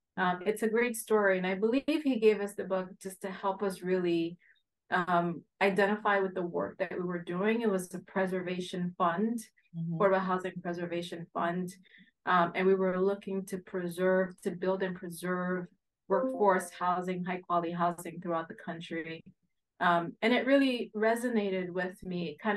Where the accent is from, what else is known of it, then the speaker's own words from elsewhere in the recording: Haiti; English is a second language; now in United States; I grew up in the Caribbean, mm-hmm. right? I was born here. I went to Haiti as a kid. I came back in middle school. So I came back having to learn English all over again, right?